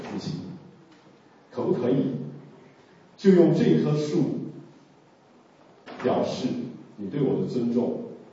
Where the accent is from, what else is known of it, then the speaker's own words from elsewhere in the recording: Taiwan; 那个我是从台湾来的，那在台湾在30多年以前早期哈